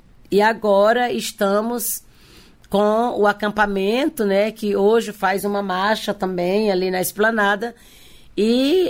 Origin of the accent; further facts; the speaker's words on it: Maranhão, Brazil; como aconteceu semana passada lá no meu estado, no Maranhão